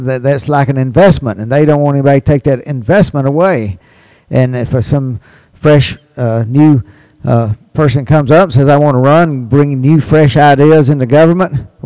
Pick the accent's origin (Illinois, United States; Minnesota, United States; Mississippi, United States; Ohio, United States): Mississippi, United States; I know in my home state of Mississippi, I can count on one hand the number of senators that we've had in my lifetime